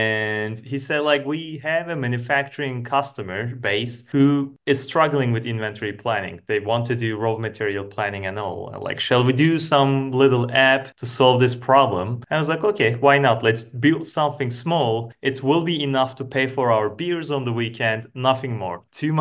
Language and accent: English; Berlin, Germany; English is a second language; Hi, I'm from Germany, Berlin